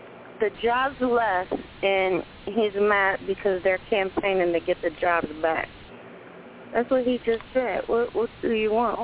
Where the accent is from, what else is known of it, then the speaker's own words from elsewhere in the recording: Buffalo, New York, United States; that's not really new in New York State. I'm from Buffalo.